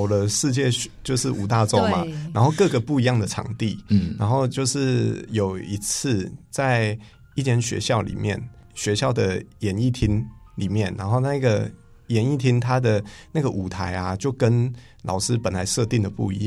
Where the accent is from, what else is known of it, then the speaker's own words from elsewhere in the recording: Taichung, Taiwan; 我是台中人。